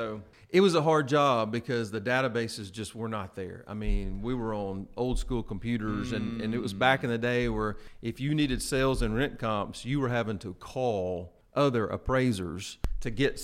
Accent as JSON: {"language": "English", "town": "Jasper", "region": "Alabama", "country": "United States", "tie": "born or raised there", "said": "I really, really was raised in the country."}